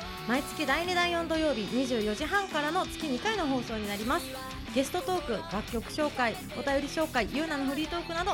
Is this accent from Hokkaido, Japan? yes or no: yes; Sapporo, Hokkaido, Japan; 平成生まれで北海道札幌市出身です。